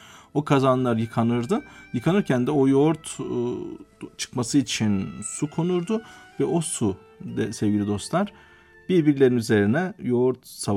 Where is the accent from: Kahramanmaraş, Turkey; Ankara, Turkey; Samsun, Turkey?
Kahramanmaraş, Turkey; Ben memleketim itibariyle Kahramanmaraş'ta örneğin işte Nisan Mayıs ayından sonra tarhana yapılır.